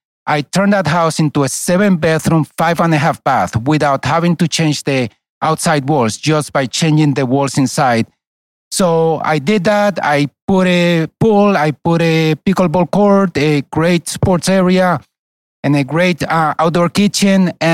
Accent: Puerto Rico; English is a second language; moved away; I grew up in Puerto Rico. When I came to this country, I could hardly speak English.

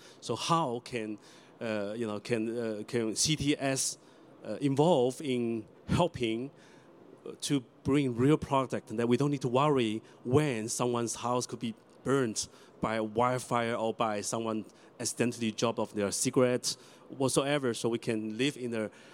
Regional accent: Washington, District of Columbia, United States; So me and Sarah, we are from Washington, D.C. region.

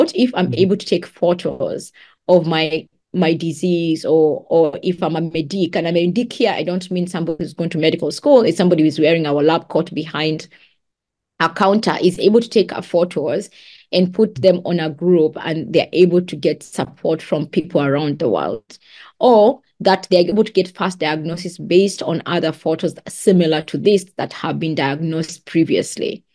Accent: Kenya; I'm from Kenya, and Kenya is the highest per capita user of digital financial services.

